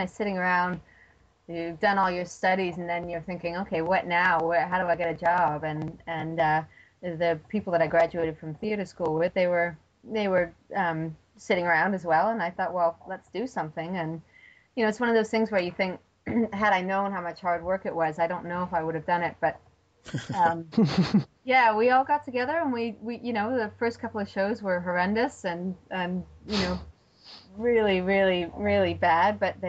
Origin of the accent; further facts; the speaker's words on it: England, United Kingdom; also born or lived in Cyprus / Lincolnshire / Lake District; now in Canada; I was born in Greece, in Cyprus, and then moved back to England, Lincolnshire and the Lake District, and then we ended up moving to Canada.